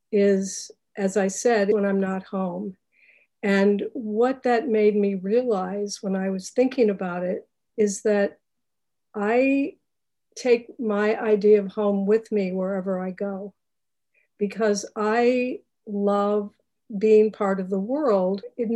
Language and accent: English; United States; born there; I was born in the United States and I've had all my needs met my whole life.